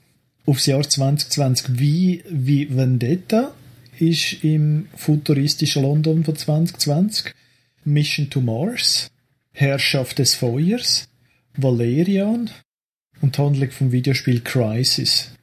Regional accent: Zurich, Switzerland; Ich bin Zürcher, genau.

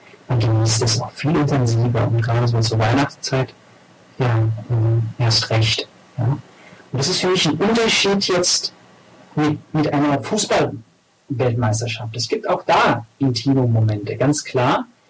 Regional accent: Spain; Wir als Spanier

